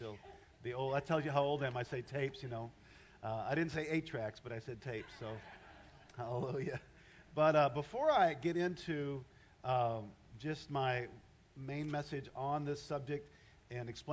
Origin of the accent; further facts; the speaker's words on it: Iowa, United States; You know, I remember when I grew up in Iowa, we used to never lock our doors.